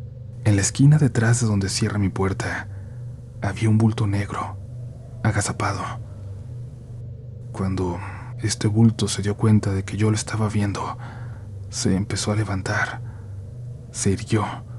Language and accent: Spanish; Jalisco, Mexico; una experiencia que tuve a las afueras de mi pueblo, cerca de la Perla Tapatía, de Guadalajara, Jalisco.